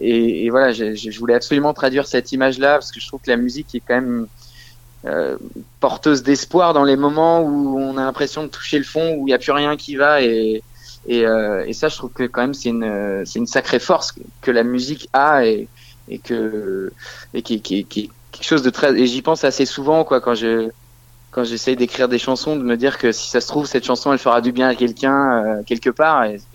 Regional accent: Nouvelle-Aquitaine, France; j'ai grandi dans la Creuse et on devait faire 80 km souvent pour aller voir un concert.

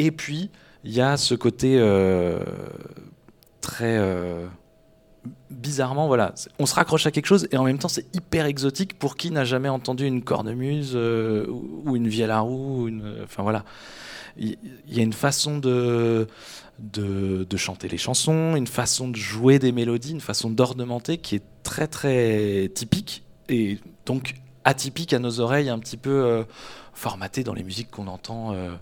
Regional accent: Pays de la Loire, France; also born or lived in Tours / Brittany / Clermont-Ferrand / Berry; Je suis originaire de l'Anjou, dans le pays du Muscadet. Et en fait, après, j'ai fait des études à Tours. Après, j'ai habité un tout petit peu en Bretagne, plus longtemps du côté de Clermont-Ferrand.

